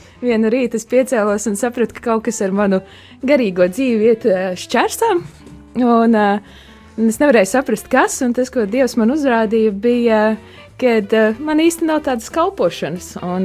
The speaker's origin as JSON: {"language": "Latvian", "town": "Saldus", "region": "Saldus Municipality", "country": "Latvia", "tie": "born there", "also_born_or_lived": "Italy", "lives_now": "Liepāja, Latvia", "said": "Man ar tā diezgan grūti noteikt to izcelsmes vietu, bet es esmu dzimusi Saldū. Un pēdējie 12 gadi man ir pagājuši Liepājā. Un tur pa vidu ir vēl viens Itālijas gads."}